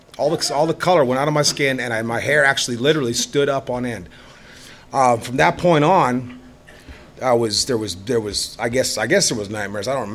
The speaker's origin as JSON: {"language": "English", "region": "Manitoba", "country": "Canada", "tie": "born there", "said": "being a Canadian, born in Manitoba, flatlander, drinking beer."}